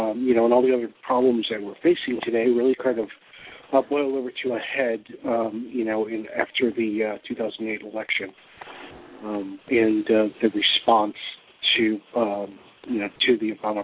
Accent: St. Louis, Missouri, United States; now in Chicago, United States; I currently live in Chicago, Illinois, but born and raised in St. Louis, so go Cardinals.

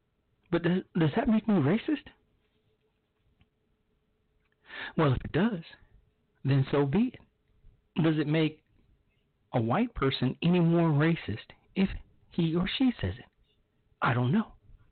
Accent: Chicago, Illinois, United States; my hometown of Chicago, Illinois

